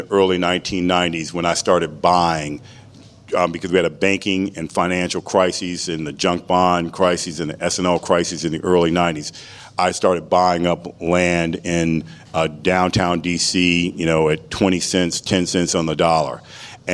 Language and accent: English; Washington, District of Columbia, United States; and Washington, D.C. is my hometown.